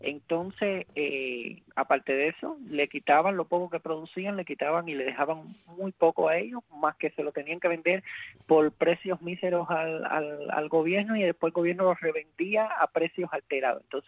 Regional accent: Cuba; somos cubanos a los cuales nos afectan todos los problemas que afectan al cubano de a pie.

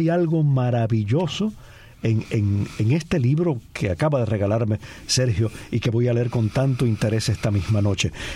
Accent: Cuba; siendo cubano

